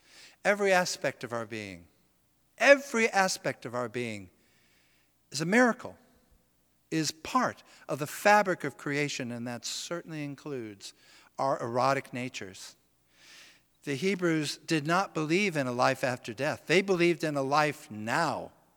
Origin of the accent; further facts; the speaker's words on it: Tennessee, United States; This is really different than the kind of religion I grew up with in Tennessee.